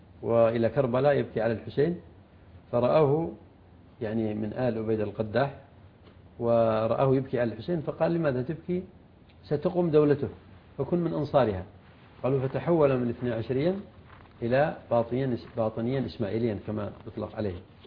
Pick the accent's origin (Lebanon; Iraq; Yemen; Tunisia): Yemen; يعني هي معروفة عندنا في اليمن يحفظها كثير من الناس